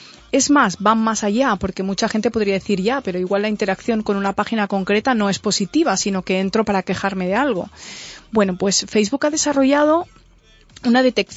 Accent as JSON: {"language": "Spanish", "country": "Spain", "lives_now": "United States", "said": "ha determinado que soy de España y que estoy fuera"}